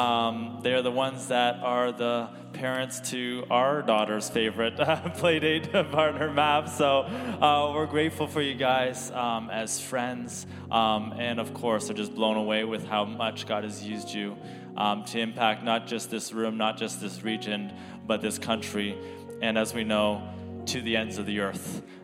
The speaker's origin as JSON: {"language": "English", "town": "Brampton", "region": "Ontario", "country": "Canada", "tie": "born or raised there", "moved": "as an adult", "said": "if we have any Brampton people in the house. Born and raised over there, and then as every Canadian dreams, or at least, I don't know, I dreamed of, escaping this winter."}